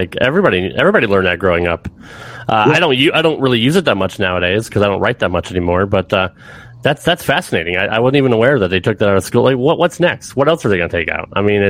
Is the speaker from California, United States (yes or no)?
no; Connecticut, United States; now in Nashville, United States; I'm originally from Connecticut, by the way. I live in Nashville area now.